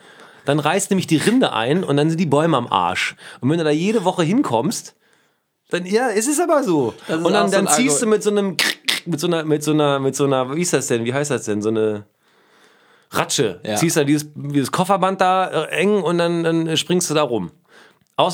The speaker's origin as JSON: {"language": "German", "region": "Lower Saxony", "country": "Germany", "said": "ich komme jetzt aus der Mitte von Niedersachsen"}